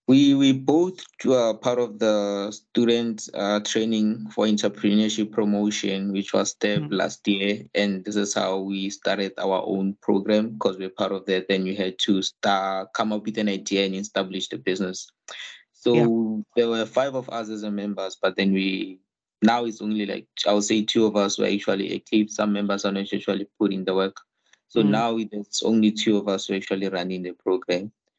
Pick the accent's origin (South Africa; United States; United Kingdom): South Africa; Pretoria, Gauteng; And I'm from Gauteng, Pretoria.